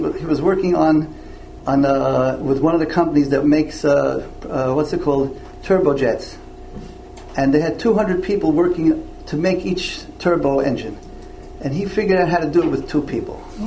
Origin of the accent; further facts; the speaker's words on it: New York, United States; Well, Lisa, because I'm an outsider, I'm from New York, and I'm not in competition with them